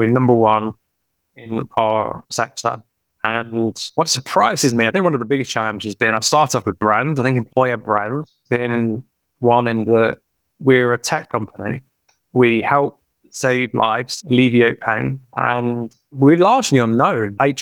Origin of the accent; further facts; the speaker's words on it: United Kingdom; accent: British; That's a very British T-U-double-L, tough with my accent